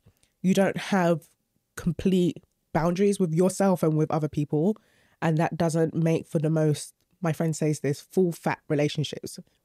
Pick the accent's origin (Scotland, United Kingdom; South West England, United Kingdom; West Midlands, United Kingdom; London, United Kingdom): London, United Kingdom; growing up in South London. I was dark skinned.